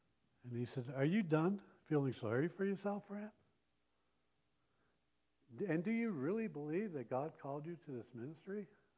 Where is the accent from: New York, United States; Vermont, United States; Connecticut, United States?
Vermont, United States; maybe a little more down in the south here, but I'm from Vermont, not mentioned much in Vermont.